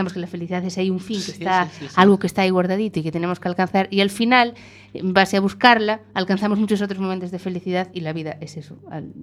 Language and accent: Spanish; Mondoñedo, Galicia, Spain; el pueblo gallego es Mondoñedo, entonces es mi tierra, es la Mariña.